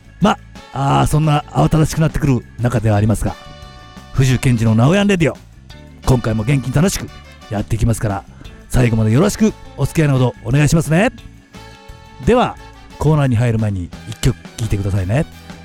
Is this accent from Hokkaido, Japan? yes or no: no; Yamaguchi, Japan; どうしても俺がね山口県出身だからさ、西日本が中心になっちゃうんだけどさ